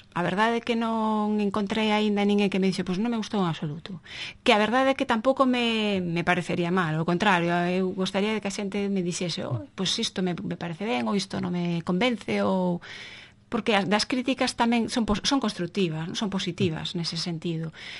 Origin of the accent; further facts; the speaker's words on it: Galicia, Spain; son licenciada en filosofía portuguesa, por tanto, e son galega